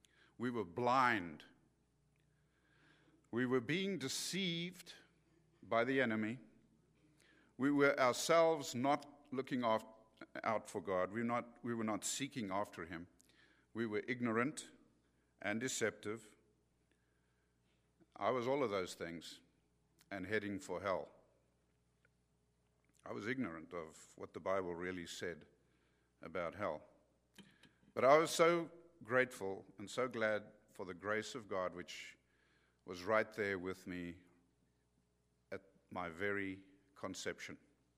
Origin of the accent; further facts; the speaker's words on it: South Africa; So I grew up in South Africa from what would be considered a divided home, but my parents loved each other.